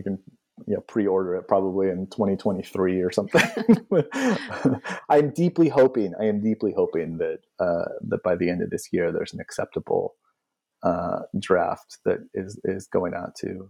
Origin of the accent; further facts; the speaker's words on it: United States; the shocking ignorance of being an American who can grow up essentially just right alongside another country